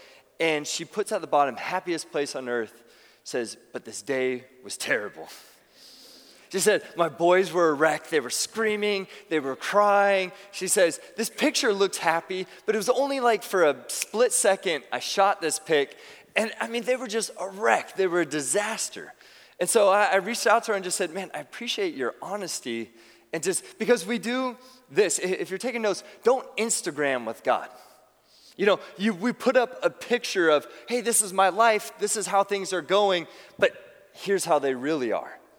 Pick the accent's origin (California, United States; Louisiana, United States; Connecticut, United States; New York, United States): California, United States; San Diego; And whenever my wife and I would travel, we would go and we would share that, like, oh yeah, we're from San Diego.